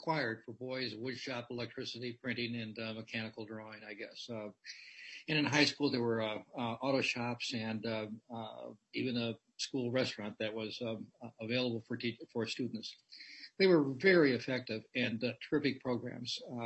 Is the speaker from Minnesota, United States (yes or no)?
yes; Minneapolis, Minnesota, United States; Growing up in Minneapolis and attending Minneapolis Public Schools